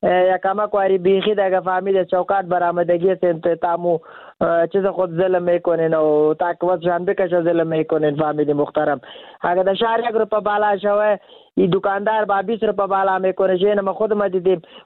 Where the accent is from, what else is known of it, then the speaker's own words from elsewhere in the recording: Afghanistan; چیست که تولید وطن خودم از افغانه خودم هم ظالم است